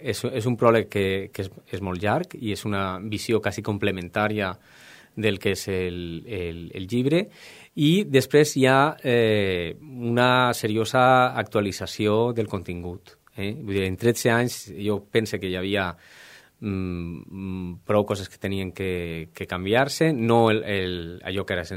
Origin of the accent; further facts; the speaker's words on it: Catarroja, Valencian Community, Spain; born there; vaig néixer a Catarroja el 1968